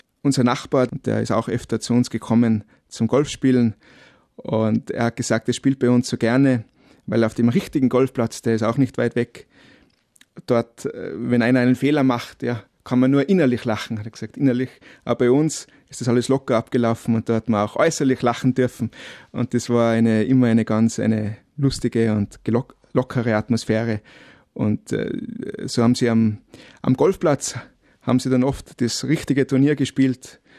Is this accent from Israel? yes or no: no; Kitzbühel, Tyrol, Austria; Und ich selber bin also mit dem Sport aufgewachsen. In Kitzbühel natürlich gibt es viele, also Kitzbühel, meine Heimatstadt, da gibt es viele Sportveranstaltungen.